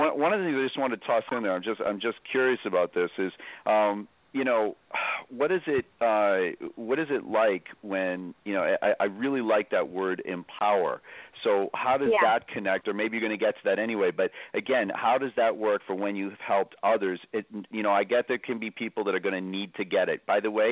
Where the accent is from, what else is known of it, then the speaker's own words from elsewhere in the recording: Boston, Massachusetts, United States; I tell people I'm Boston Irish, but I was really from a very traditional Irish Catholic background in Boston